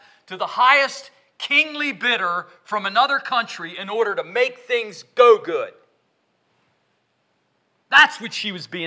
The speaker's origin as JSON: {"language": "English", "country": "United States", "tie": "born or raised there", "said": "My mother tried. I grew up on the Susquehanna River."}